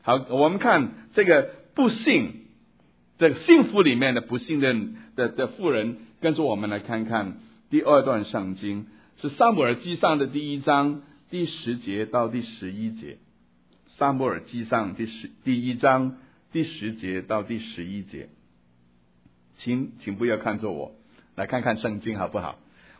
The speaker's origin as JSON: {"language": "Chinese", "region": "Guangdong", "country": "China", "said": "那我们广东人坐月子不是吃喝那个鸡汤的"}